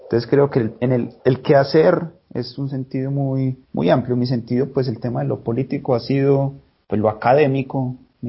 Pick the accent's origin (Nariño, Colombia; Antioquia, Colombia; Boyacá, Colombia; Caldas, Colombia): Antioquia, Colombia; Medellín; yo nací en Aranjuez. Bueno, nací en Medellín. Toda mi vida crecí en Aranjuez.